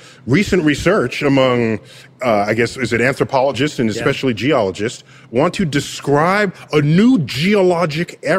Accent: New York City, New York, United States; I remember I grew up in New York City

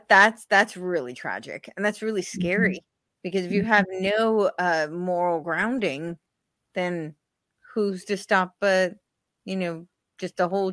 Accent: New Jersey, United States; I'm originally from New Jersey.

